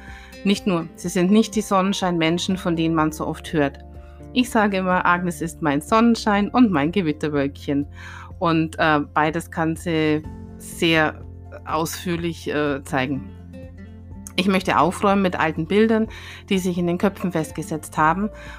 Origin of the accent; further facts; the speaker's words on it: Bavaria, Germany; now in Stuttgart, Germany; Und zwar aus Bayern, genauer gesagt aus der nördlichen Oberpfalz, wo man so liebevoll sagt, das ist da, wo die Leute bellen. Mein Dialekt ist allerdings schon gemäßigt und seit circa 10 Jahren wohne ich schon im Schwoberländle, im Großraum Stuttgart.